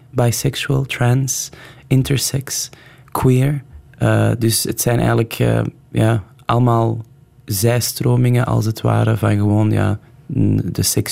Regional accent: Antwerp, Flanders, Belgium; Ik ben op het Kiel opgegroeid. Dat is vlakbij een Beerschot.

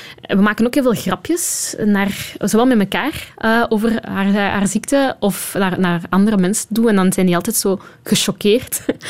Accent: Flanders, Belgium; now in Brussels, Belgium; Dat was wat specifiek over eenzaam voelen als Vlaming in Brussel.

